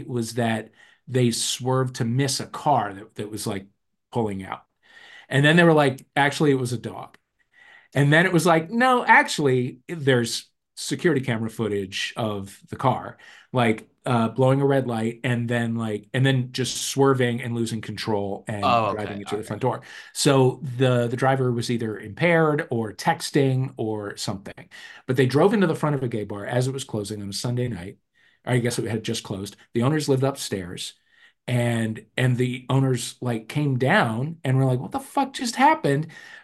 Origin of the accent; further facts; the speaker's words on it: St. Louis, Missouri, United States; When I am in my hometown of St. Louis, I will go to a gay bar.